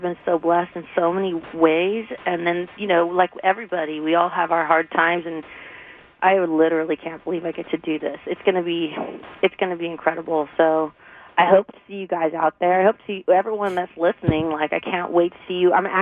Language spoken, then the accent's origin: English; Anaheim, California, United States; Like, I'm me from Anaheim.